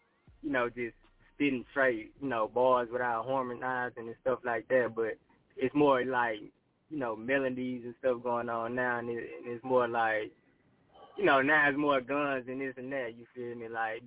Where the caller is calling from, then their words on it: Houston, Texas, United States; I'm calling from Houston, Texas, Southwest Side to be exact.